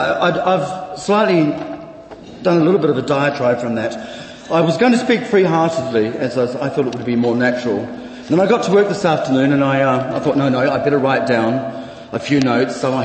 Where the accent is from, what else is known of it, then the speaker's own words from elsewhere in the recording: Hutt Valley, Wellington, New Zealand; Growing up in the Hutt Valley as a young teenager and going to one of the roughest schools, Tyta College, and knowing that you were different was not easy.